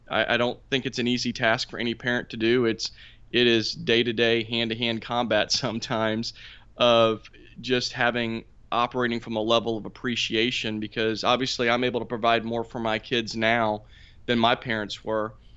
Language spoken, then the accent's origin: English; Carrollton, Texas, United States; And I grew up in Carrollton, Texas. At that time, Carrollton, Texas was a upcoming blue collar town.